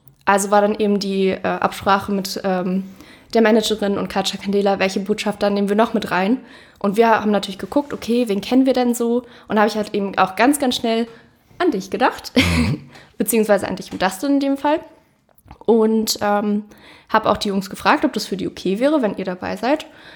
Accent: Berlin, Germany; weil wir sind aus Berlin.

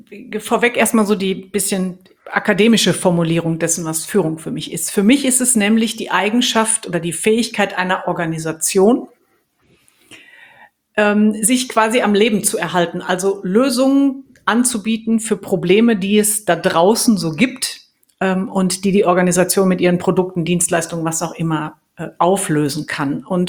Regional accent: Dortmund, North Rhine-Westphalia, Germany; now in Münster, Germany; Also ich bin gebürtige Dortmunderin. Ich bin ein Kind des Potts, was man an meinem Sprachklang auch immer noch raushören kann.

